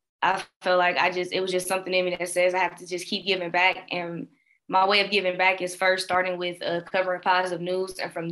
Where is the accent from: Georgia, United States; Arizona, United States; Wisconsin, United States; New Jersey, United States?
Wisconsin, United States; Milwaukee; Yeah, so I'm from Milwaukee. So have to, you know, that's my base home.